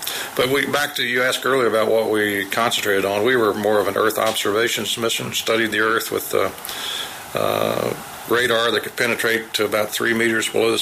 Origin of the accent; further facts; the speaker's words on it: West Virginia, United States; had visited my home state of West Virginia.